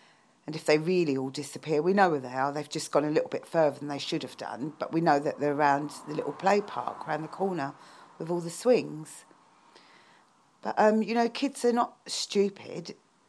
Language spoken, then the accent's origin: English; Sydenham, London, United Kingdom; I live in London, in southeast London, and I was brought up in Sydenham